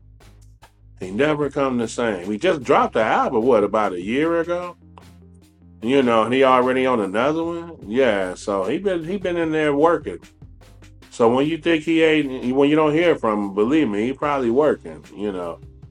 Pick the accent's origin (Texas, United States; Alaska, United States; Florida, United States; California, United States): California, United States; Lynwood; I'm from Linwood, so, you know I know Compton. You know, Linwood, Compton, they watch, you know, and Long Beach, you know, all together.